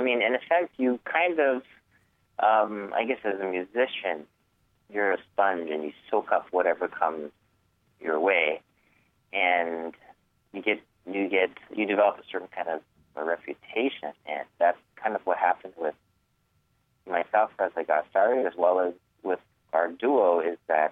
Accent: Toronto, Ontario, Canada; born there; Well, I was born in Toronto and had a wonderful time in that city. I didn't realize how much I loved the city until I left, and now miss it quite a bit.

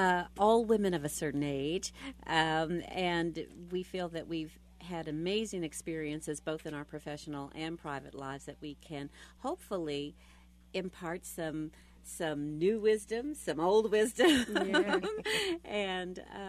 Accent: Kansas City, Missouri, United States; also born or lived in New York; And I grew up here in Kansas City, but most of my adult life was spent in New York. But I've been back here going on 5 years

